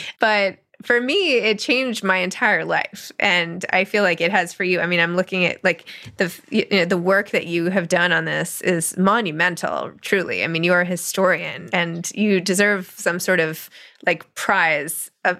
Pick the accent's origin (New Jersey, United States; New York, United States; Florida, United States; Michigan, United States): New York, United States; New York City; you know, personally for the city, for the country, you know, as a New Yorker, as everything.